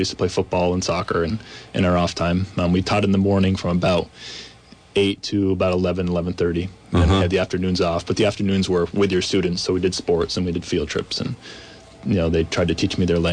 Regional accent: Hyde Park, Vermont, United States; a fifth generation Vermonter. We've lived in Hyde Park on the same dairy farm for five generations now. I grew up in Hyde Park.

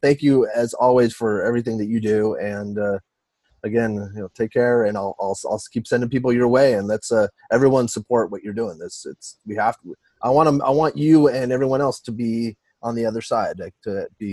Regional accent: Los Angeles, California, United States; because I'm from Los Angeles and I've tried to get my brain around everything in barbecue.

